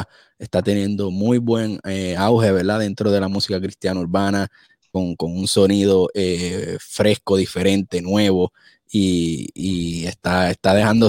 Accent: Puerto Rico; hablando un poquito de Puerto Rico, de donde yo soy

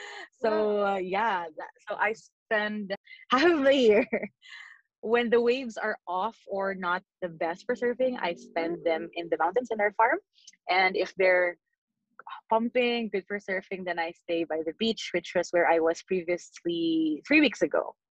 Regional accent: Davao City, Davao Region, Philippines; also born or lived in Bicol; I was born in Bicol, but I grew up and I currently live in Mindanao. So I used to be from Davao City. I still am a Davaoeni at heart. But, you know, again, I wear many hats. I have many roots. But part of them is really in Davao.

